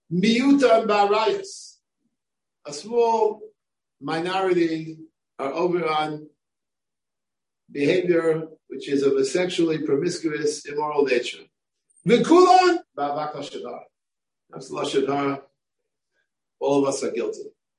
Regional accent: Bronx, New York, United States; When I grew up in the Bronx, which is a borough

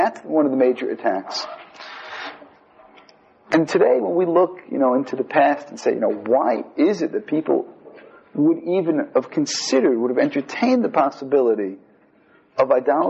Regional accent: Brooklyn, New York, United States; We're both from Brooklyn.

